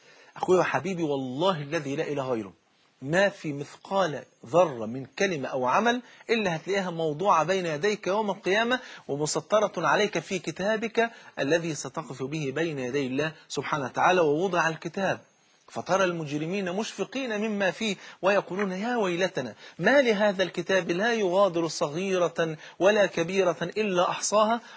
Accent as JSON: {"language": "Arabic", "country": "Egypt", "said": "عندنا في مصر"}